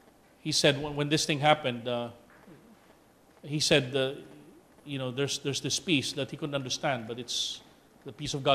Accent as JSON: {"language": "English", "country": "Philippines", "said": "I mean, we're not Hebrew, we're Filipino, okay?"}